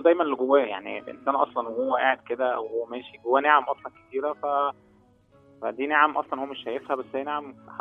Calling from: Cairo, Cairo Governorate, Egypt; من القاهرة.

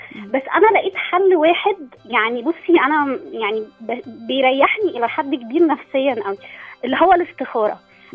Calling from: Madinaty, Cairo Governorate, Egypt; من مدينتي

